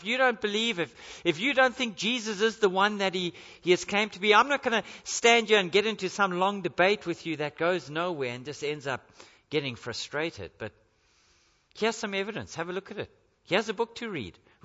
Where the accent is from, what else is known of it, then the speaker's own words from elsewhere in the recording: Queensland, Australia; And I come from Queensland, so I don't know what that says.